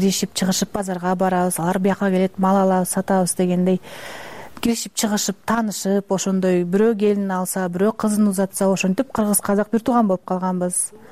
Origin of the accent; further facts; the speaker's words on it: Kant, Chuy Region, Kyrgyzstan; now in Kazakhstan; Менин папам казак, мамам кыргыз, кегетиликтен кегетилик. Өзүм кантта туулуп өскөнмүн.